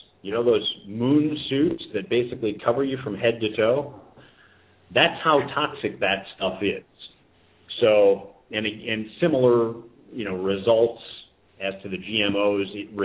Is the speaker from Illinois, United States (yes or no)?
yes; Chicago, Illinois, United States; And I remember, I grew up in Chicago, I remember way back when